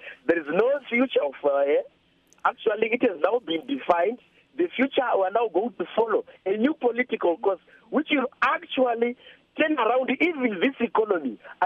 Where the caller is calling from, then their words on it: Harare, Zimbabwe; I'm calling from Harare.